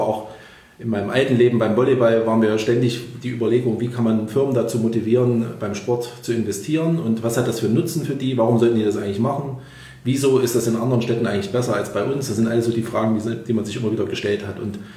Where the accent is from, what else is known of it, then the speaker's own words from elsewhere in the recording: Erfurt, Thuringia, Germany; Ich bin selber 43 Jahre alt, habe 3 Kinder, eine tolle Frau, bin Erfurter, habe hier in Erfurt Versorgungstechnik studiert